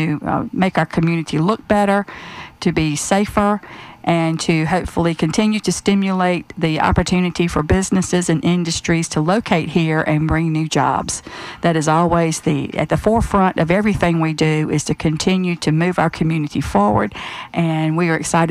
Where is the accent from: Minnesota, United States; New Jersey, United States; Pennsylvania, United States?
Pennsylvania, United States; Roxborough; I am humbled and honored to have the opportunity to serve my hometown. I was born in Roxborough.